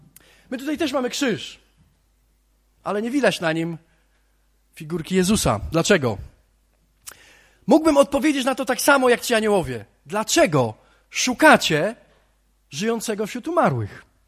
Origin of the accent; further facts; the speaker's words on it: Bydgoszcz, Kuyavian-Pomeranian Voivodeship, Poland; pochodzę z Bydgoszczy.